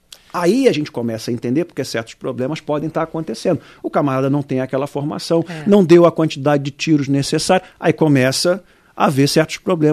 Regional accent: Rio de Janeiro, Brazil; now in Brasília, Brazil; Eu também sou carioca, né? Eu estou aqui em Brasília já há 30 anos, mas eu tenho a naturalidade, né?

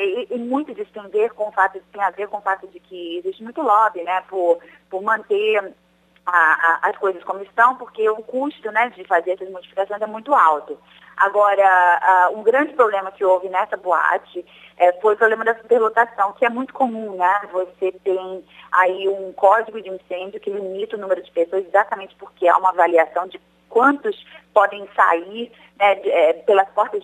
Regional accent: Brazil; moved away as an adult; sempre de ter família aí, de ser brasileira. Eu cresci no Brasil, mudei para cá já como adulta

